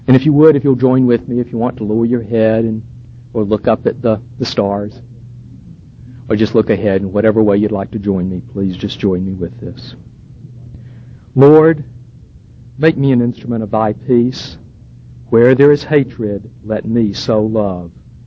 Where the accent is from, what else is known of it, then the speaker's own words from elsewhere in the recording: Manchester, North West England, United Kingdom; a little Methodist church that I grew up in Manchester.